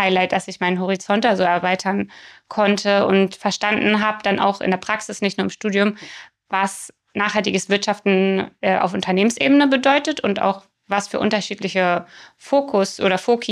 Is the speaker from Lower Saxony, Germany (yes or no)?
yes; Hanover, Lower Saxony, Germany; Ich komme aus Hannover, bin hier in der Region geboren, zur Schule gegangen und habe Wirtschaftswissenschaften in Hannover studiert im Bachelor. Und meinen Master habe ich dann im Ausland absolviert. Ich war in Schottland